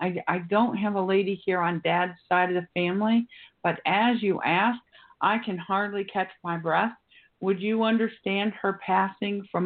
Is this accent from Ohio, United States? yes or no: yes; Ohio, United States; You know, I'm originally from Ohio, and I recognize, you know, like there's a lot of green foliage, and it reminds you of the place you came from